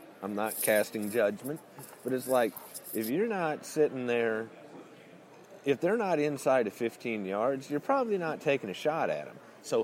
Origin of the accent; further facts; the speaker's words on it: Illinois, United States; So then that I'm actually from Central Illinois. I've never really pretended to be from Texas, but it's a cool name.